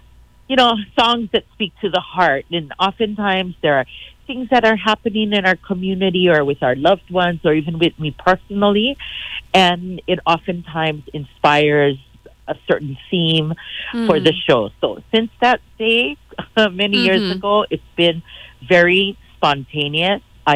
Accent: Kauai, Hawaii, United States; I'm a kumuhula and I'm a native Hawaiian born and raised on Kauai

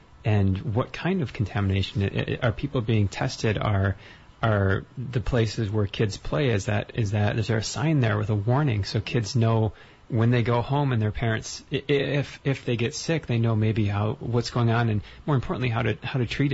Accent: Detroit, Michigan, United States; I'm from, like you said, I'm from Metro Detroit

